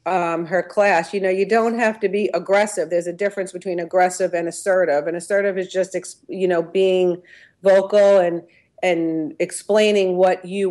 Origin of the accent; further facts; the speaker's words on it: Smithtown, New York, United States; So I'm from Smithtown and St. James area.